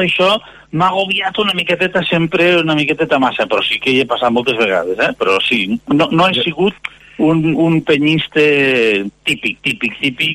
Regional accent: Lleida, Catalonia, Spain

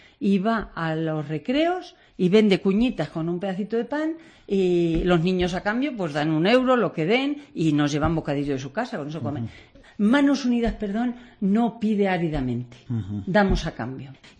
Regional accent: Mora, Castilla-La Mancha, Spain; estaba viendo el de mi pueblo de Mora, que es para la reconstrucción de una maternidad.

